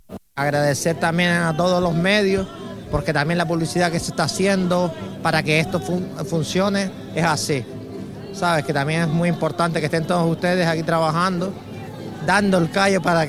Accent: Antigua, Canary Islands, Spain; Vengo de las Salinas del Carmen, del municipio de Antigua.

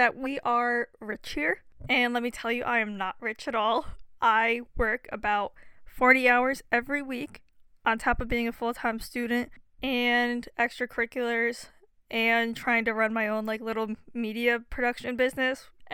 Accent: Connecticut, United States; today we're going to be back in my home state, Connecticut

